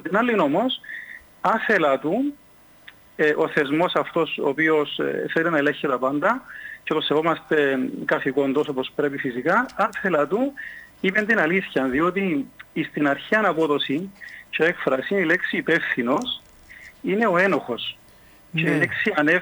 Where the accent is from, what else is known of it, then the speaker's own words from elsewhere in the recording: Paralimni, Famagusta District, Cyprus; είμαι από το Παραλίμνη.